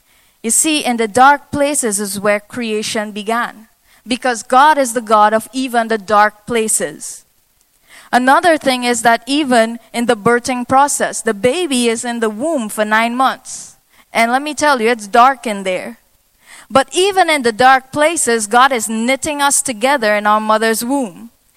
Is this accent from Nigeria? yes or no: no; Trinidad & Tobago; trini, but you probably wouldn't understand me. So I'll try my very best. I hope you understand my accent.